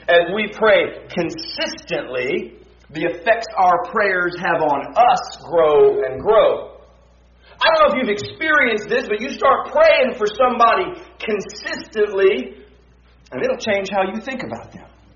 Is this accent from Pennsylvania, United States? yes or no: no; Houston, Texas, United States; I grew up in Houston, so I did not have much experience with snow.